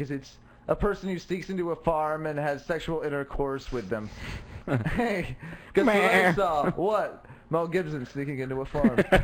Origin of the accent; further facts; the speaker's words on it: England, United Kingdom; I'm English